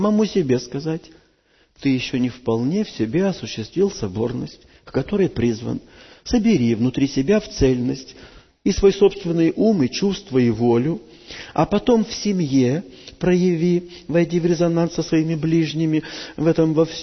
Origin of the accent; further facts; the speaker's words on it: Russia; Значит, она украинка, я россиянин.